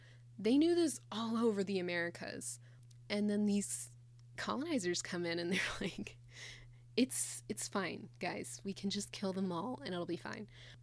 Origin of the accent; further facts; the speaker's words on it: Texas, United States; I grew up in Texas where they make us learn where the buffalo roam and the deer and the antelope play.